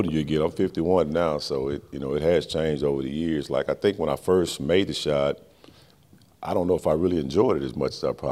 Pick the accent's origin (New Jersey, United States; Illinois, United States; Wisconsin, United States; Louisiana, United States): Louisiana, United States; growing up in Louisiana, I had so many coaches that kind of put me in that situation when I was younger